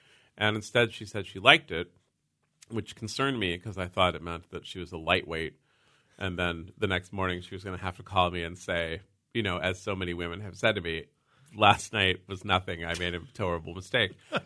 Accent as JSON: {"language": "English", "town": "San Francisco", "region": "California", "country": "United States", "said": "So I'm from San Francisco, which has a nice foggy, oceanic gloom to it."}